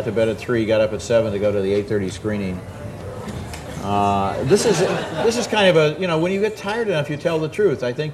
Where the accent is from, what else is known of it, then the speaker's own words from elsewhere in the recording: Chicago, Illinois, United States; Nobody had heard of me. I was from Chicago, which, you know, and so forth and so on.